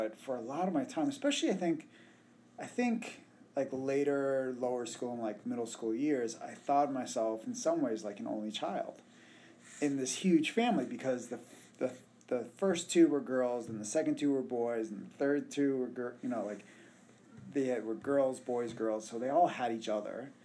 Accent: West Seneca, New York, United States; I grew up in a town just outside of Buffalo, so we called the South Towns, and it was called West Seneca. And I think of myself as a native Buffalonian, right?

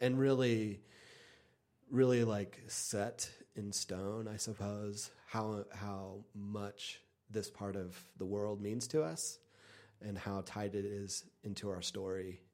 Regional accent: Texas, United States; it was my first time out here, and I grew up in Texas. And my family, we did all kinds of driving trips and went to all kinds of national parks, but we never came to Big Bend.

